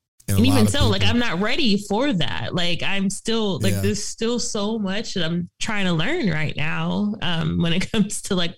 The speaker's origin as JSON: {"language": "English", "country": "Nigeria", "said": "I'm Nigerian"}